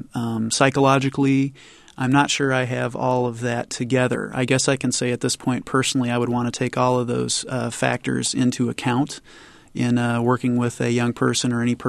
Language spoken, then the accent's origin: English; Illinois, United States; I'm from Champaign County, and I remember when the drinking age was younger in Urbana.